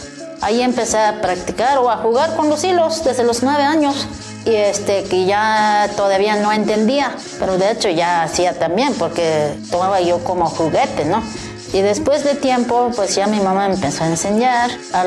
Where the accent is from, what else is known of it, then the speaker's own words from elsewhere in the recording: San Andrés Larráinzar, Chiapas, Mexico; soy de San Andrés La Raizar, aquí en Chiapas.